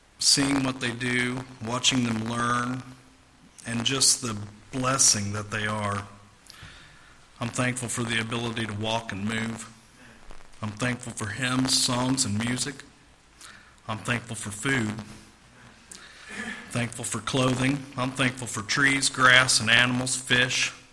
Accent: United States; that I'm an American and that I do still have freedoms and liberty.

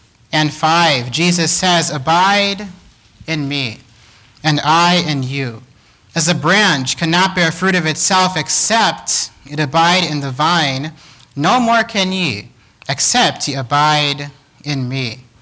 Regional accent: Kenya; Growing up in Kenya, my dad would always tell my older brother and I that there's always somebody watching.

